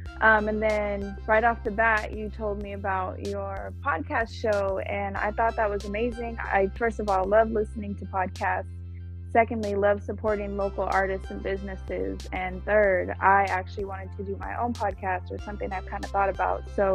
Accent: San Diego, California, United States; Yeah, I've lived here a majority of my life. I've left for like a year or a few months at a time, but I always end up back here.

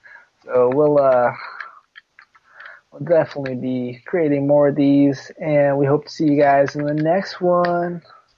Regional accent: New Zealand; as a Kiwi

